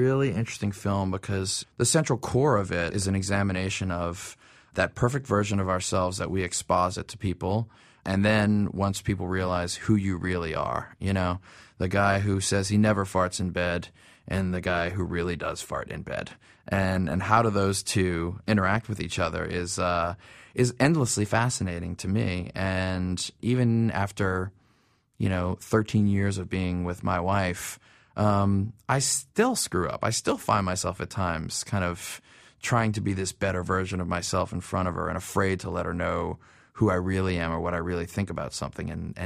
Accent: New Orleans, Louisiana, United States; because I grew up in New Orleans and it's a very accelerated path there.

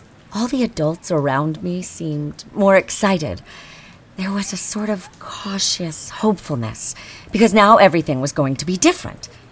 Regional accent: Khimki, Moscow Oblast, Russia; A suburb outside Moscow called Himki. The way I remember it, it was not very nice.

